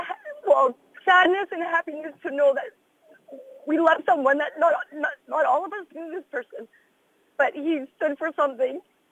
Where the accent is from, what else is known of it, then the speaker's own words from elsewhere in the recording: Abbotsford, British Columbia, Canada; yes, I'm from Abbotsford